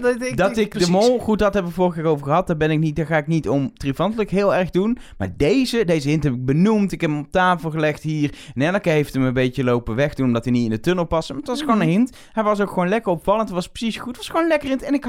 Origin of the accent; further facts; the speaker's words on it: Belgium; want je weet natuurlijk als Belg wel dat er een plaatje mol is.